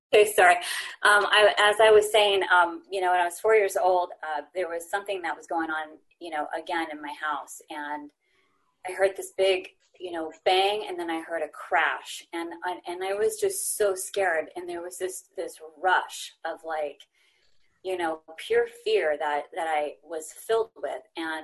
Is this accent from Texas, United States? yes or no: yes; Texas, United States; born there; I was born in Texas. I was raised, you know, unfortunately in a dysfunctional home.